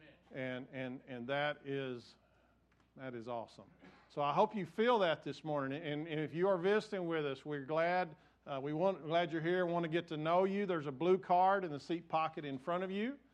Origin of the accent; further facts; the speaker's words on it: Texas, United States; accent: West Texas; And this is going to be my West Texas accent in speaking Spanish